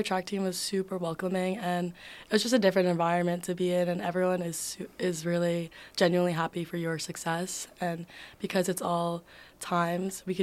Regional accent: New York, United States; So I grew up in Long Island, and there's pretty much travel teams all over Long Island.

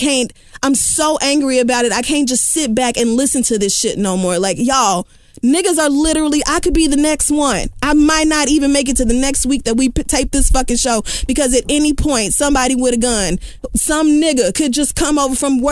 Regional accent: Oklahoma, United States; I am from Oklahoma. It does not get countryer than me. I understand the love of guns. I grew up with guns in the house. I grew up knowing how to shoot.

